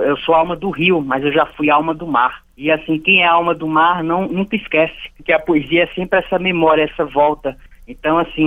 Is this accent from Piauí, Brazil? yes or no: yes; Piauí, Brazil; moved away as an adult; Eu saí do Piauí com 22 anos de idade. Hoje eu estou com 30. Então já tem um distanciamento do Piauí